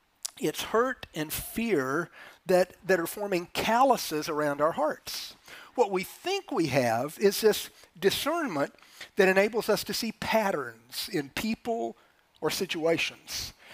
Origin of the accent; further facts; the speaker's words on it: Florida, United States; I grew up in Florida, grew up on a lake.